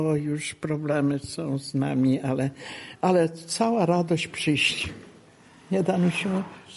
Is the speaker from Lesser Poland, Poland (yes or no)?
no; Leżajsk, Subcarpathian Voivodeship, Poland; Akurat my jesteśmy z Leżajska, z samego Leżajska, z bloku. Ja na przykład sama mieszkam.